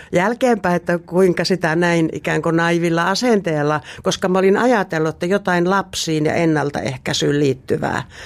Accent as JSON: {"language": "Finnish", "town": "Ylivieska", "region": "North Ostrobothnia", "country": "Finland", "tie": "born or raised there", "said": "mä olen kotoisin Ylivieskasta maalaistalosta ja maalaissuvusta ja tarkemmin tämmöisestä kylästä kuin Raudaskylä"}